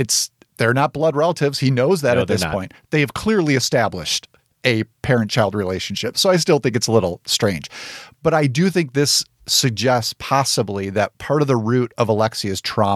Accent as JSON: {"language": "English", "region": "Midwest", "country": "United States", "said": "I'm from the Midwest. We don't do that."}